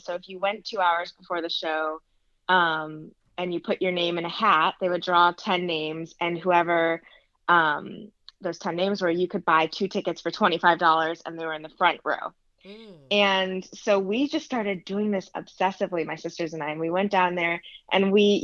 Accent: Chicago, Illinois, United States; Yeah, so I grew up in Chicago and I went to college, you know, at Northwestern. So stayed in Chicago for the first 22 years of my life.

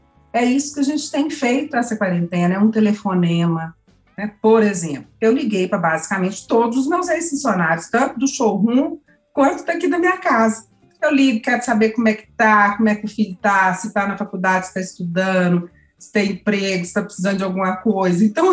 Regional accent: Minas Gerais, Brazil; born there; como eu nasci no Vale de Jequitinhonha, a gente era muito simples

